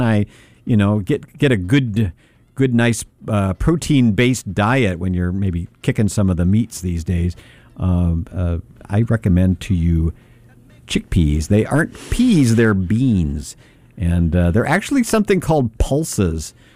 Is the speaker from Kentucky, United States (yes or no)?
yes; Kentucky, United States; I can remember green beans when I was growing up in Kentucky always had the canned taste built right in.